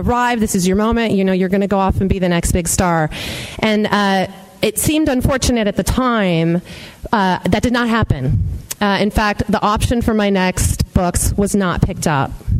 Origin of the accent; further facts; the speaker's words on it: California, United States; I grew up in Silicon Valley, so it was there, and I've always been an entrepreneur before this.